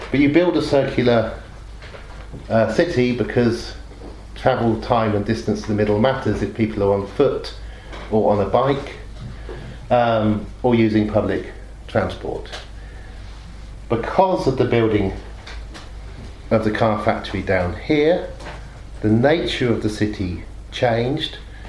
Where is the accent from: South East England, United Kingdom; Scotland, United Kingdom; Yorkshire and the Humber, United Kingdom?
South East England, United Kingdom; Oxford; So when I was growing up in Oxford, I can remember waiting for the men who cycled four abreast of the car works from here down to here